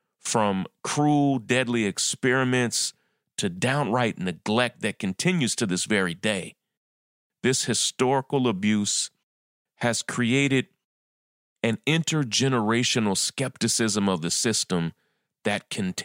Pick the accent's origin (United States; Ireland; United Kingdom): United States; Brooklyn, New York; In my hometown, my home borough of Brooklyn